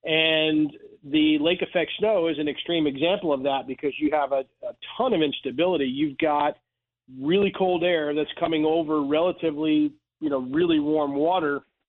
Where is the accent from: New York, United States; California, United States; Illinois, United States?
New York, United States; Albany; I grew up in Albany, but I couldn't wait to go to a warmer climate to go to college